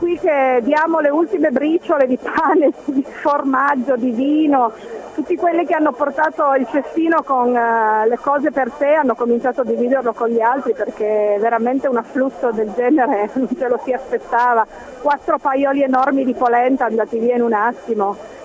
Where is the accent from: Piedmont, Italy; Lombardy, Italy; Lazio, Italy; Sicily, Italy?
Piedmont, Italy; Turin; io sono una torinese, sono 15 anni che abito e lavoro in Valle di Susa